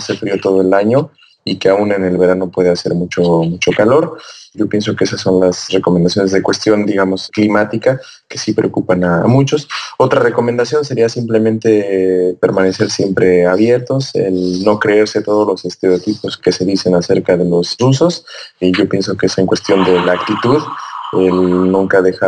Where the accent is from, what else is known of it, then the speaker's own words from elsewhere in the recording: Toluca, State of Mexico, Mexico; now in Russia; a nosotros en México esto no es posible porque pues no tenemos, y más que yo soy de Toluca, que bueno, hace mucho frío